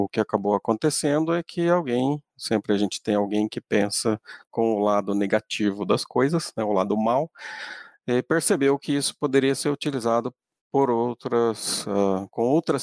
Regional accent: Baependi, Minas Gerais, Brazil; eu sou mineiro, sou natural de uma grande cidade do sul de Minas, uma megalópole chamada Baipendi, né?

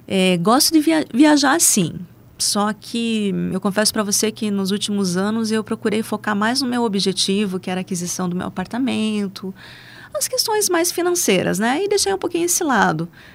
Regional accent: Curitiba, Paraná, Brazil; also born or lived in Marília; Não, eu nasci em Marília, interior de São Paulo. Minha terrinha do coração. Vim para Curitiba, tinha mais ou menos acho que uns 2 aninhos e pouco.

